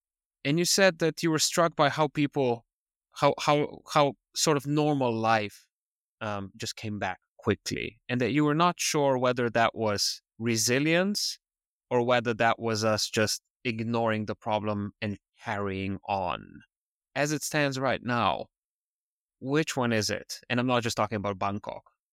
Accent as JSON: {"language": "English", "country": "Slovenia", "said": "I asked that because my home country of Slovenia faced some devastating floods last year. It was the first time. I'm almost 40 years old, but it never happened before"}